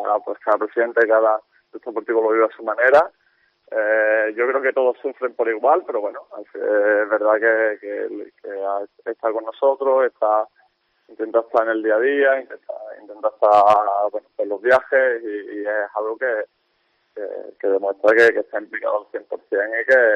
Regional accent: Málaga, Andalusia, Spain; como malagueño, como persona de Málaga, pues lo vivo diferente

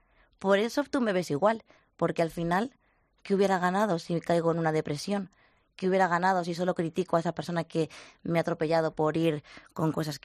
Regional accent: Valladolid, Castile and León, Spain; Yo soy de Valladolid.

